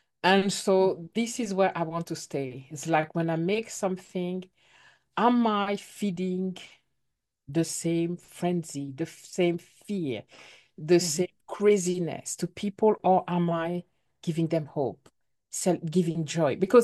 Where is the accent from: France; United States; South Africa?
France; English is a second language; We may be African, we grew up in France, we don't have the culture African anymore